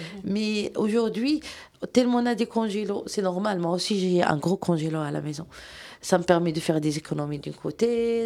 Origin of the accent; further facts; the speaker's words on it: Morocco; Heureusement pour moi, je viens du Maroc, là-bas. C'est un pays agriculteur de premier degré.